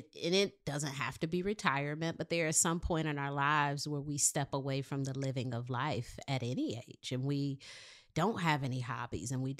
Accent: Detroit, Michigan, United States; I'm from Detroit, so Chicago, Detroit, we're like cousins. Detroit has all sorts of line dances and ballrooms.

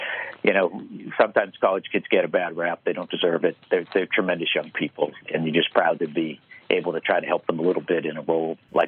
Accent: Boston, Massachusetts, United States; But I grew up in Boston.

